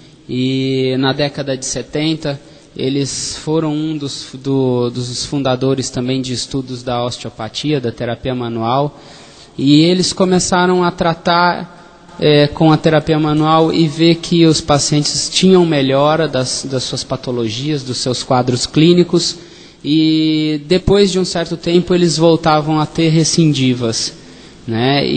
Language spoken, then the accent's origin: Portuguese; São Paulo, Brazil; Bem, eu sou do interior de São Paulo e estou morando aqui há 4 anos.